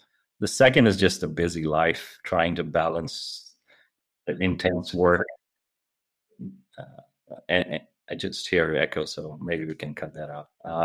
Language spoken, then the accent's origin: English; India; I grew up in India, and I learned a lot of things from my parents.